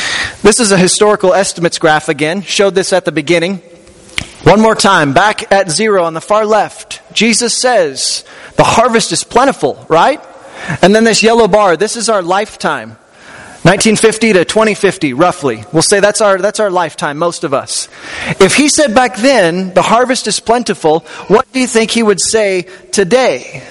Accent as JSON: {"language": "English", "region": "Kansas", "country": "United States", "tie": "born or raised there", "lives_now": "Colorado, United States", "said": "I grew up in Kansas, and so when I go back home now, it's good news for me to tell people I get to live in beautiful, colorful Colorado, right?"}